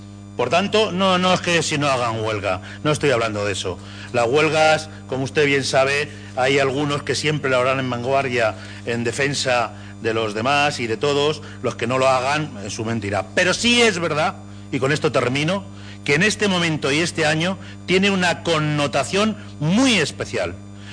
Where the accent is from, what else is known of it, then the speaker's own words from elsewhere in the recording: Spain; yo sí voy a estar en esa manifestación sin ninguna bandera como español defendiendo los derechos de las españolas